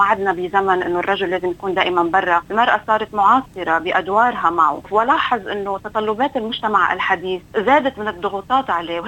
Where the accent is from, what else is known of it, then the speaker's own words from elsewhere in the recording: Lebanon; أني جيت من لبنان وتربيت على التربية الشرقية